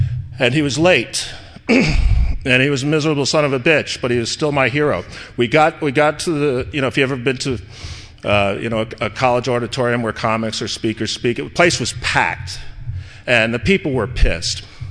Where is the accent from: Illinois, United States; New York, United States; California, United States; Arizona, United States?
New York, United States; I grew up in New York, And my father, I'm the oldest of nine kids. I grew up in a New York suburb in Westchester County.